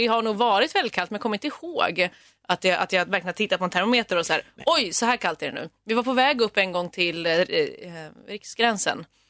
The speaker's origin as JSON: {"language": "Swedish", "town": "Stockholm", "region": "Stockholm County", "country": "Sweden", "tie": "born or raised there", "said": "Jag kan också komma ihåg när jag var liten i Stockholm."}